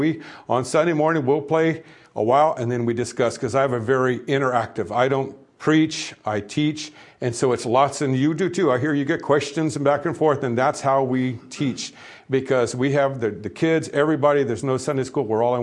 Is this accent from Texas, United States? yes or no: yes; Texas, United States; You're probably wondering why I'm so good looking. I'm from Texas, and God made me that way, and I'm sticking to it.